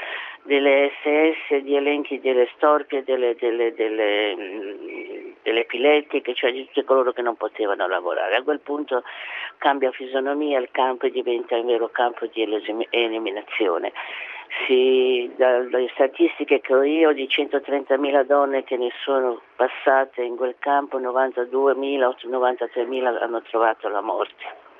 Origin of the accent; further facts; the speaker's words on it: La Spezia, Liguria, Italy; now in Rome, Italy; Ma io sono della Spezia, anche se ora abito a Roma